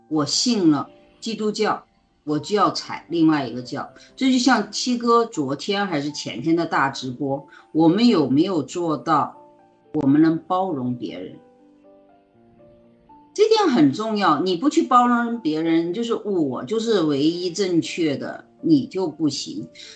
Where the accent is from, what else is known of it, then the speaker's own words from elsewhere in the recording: China; born there; moved away; also born or lived in Hong Kong; 对，我是在大陆出生的，完了移民